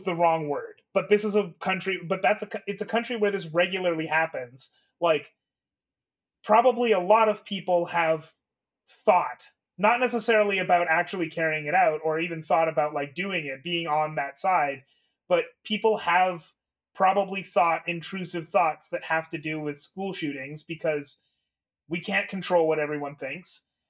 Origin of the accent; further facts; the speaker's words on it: Canada; I am saying all of this as a Canadian in Canada.